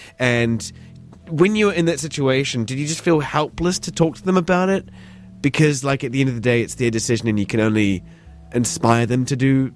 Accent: Invercargill, Southland, New Zealand; I'm from Southland. I'm from Invercargill.

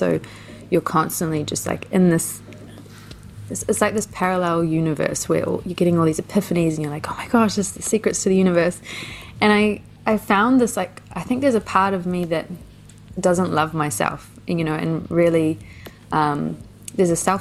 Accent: Rotorua, Bay of Plenty, New Zealand; growing up in Rotorua too, and I'm so drawn to and love the Māori culture

